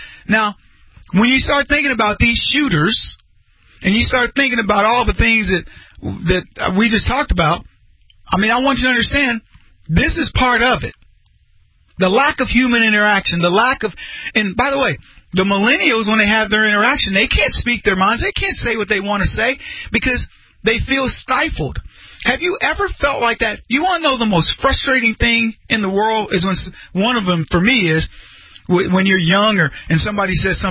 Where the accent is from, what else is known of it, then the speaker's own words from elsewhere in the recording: Brady, Texas, United States; Some of my best friends in life remain my buddies from when I grew up in Brady, Texas.